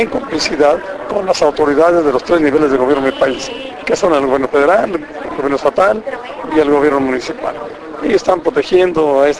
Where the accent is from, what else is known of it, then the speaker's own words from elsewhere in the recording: Cerro San Pedro, San Luis Potosí, Mexico; volviendo a lo de Cerro San Pedro, que es el lugar de donde yo vengo, de México, en el estado de San Luis Potosí